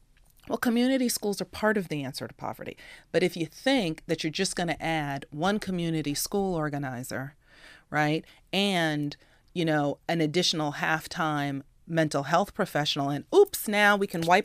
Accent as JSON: {"language": "English", "region": "Massachusetts", "country": "United States", "said": "My home state of Massachusetts did it years ago"}